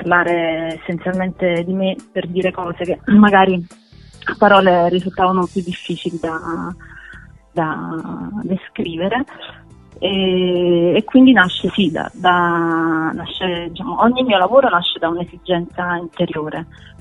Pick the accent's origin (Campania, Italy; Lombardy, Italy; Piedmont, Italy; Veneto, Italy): Campania, Italy; Ischia; in quanto sono nata a Ischia, ho vissuto a Ischia